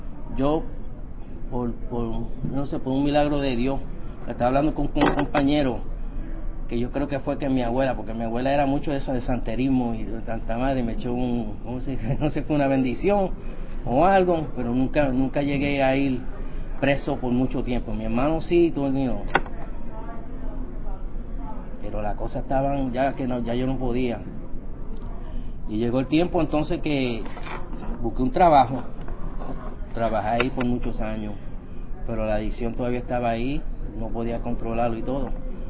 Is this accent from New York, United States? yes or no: yes; New York, United States; Yo me crié en Nueva York, en the Lower East Side.